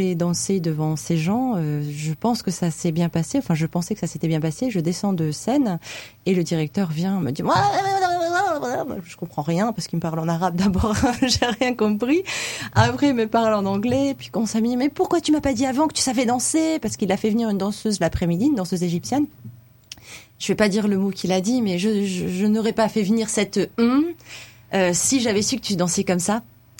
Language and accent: French; France; puisque je suis française, ça peut pas être bien.